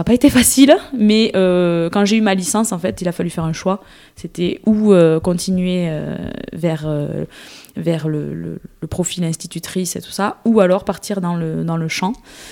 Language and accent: French; Cassagne, Occitanie, France; also born or lived in Toulouse; Je viens de Toulouse. Enfin, je suis née à Toulouse, mais je viens plus précisément de plus près des Pyrénées, d'un petit village qui s'appelle Cassagne, qui est pas loin de Salis-du-Salat.